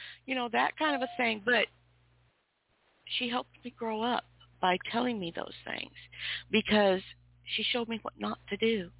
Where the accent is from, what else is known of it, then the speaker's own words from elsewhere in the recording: Spokane, Washington, United States; Spokane. My hometown, Spokane, Washington.